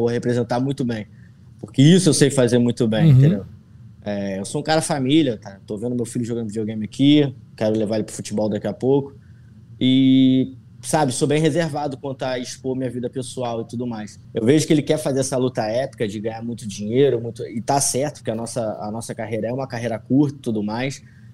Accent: Rio de Janeiro, Brazil; moved away as an adult; now in United States; Eu venho de uma cidade do interior do Rio, que é sol o tempo todo, praia.

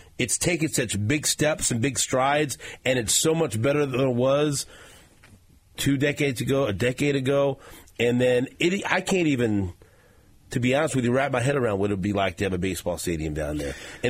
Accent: Kansas City, Missouri, United States; I grew up in Northeast, people know, you know, right off Independence Avenue on Jackson. And then I lived on Van Brunt, and I lived on St. John.

